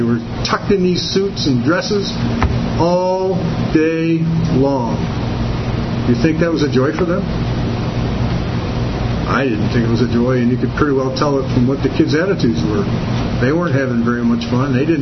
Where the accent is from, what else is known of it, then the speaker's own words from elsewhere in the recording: Detroit, Michigan, United States; Now, I came from Detroit.